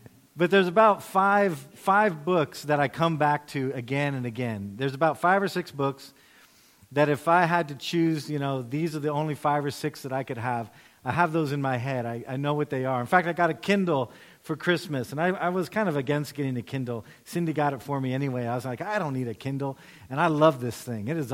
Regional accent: Ghana; moved away; I grew up in West Africa as a kid in Ghana. We didn't have TV back in the 70s

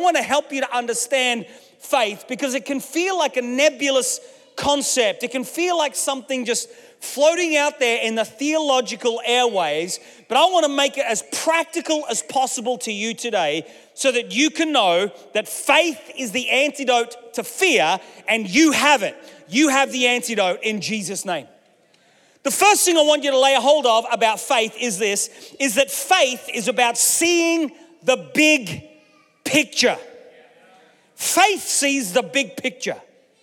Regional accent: Australia; growing up in Australia, there were things that we needed antidotes for.

